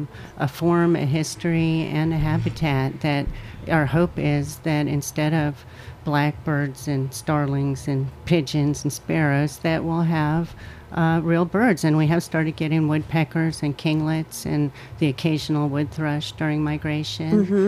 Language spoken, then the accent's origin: English; Virginia, United States; now in New York, United States; Because I grew up in Virginia. In Virginia, if there's a historic house, it's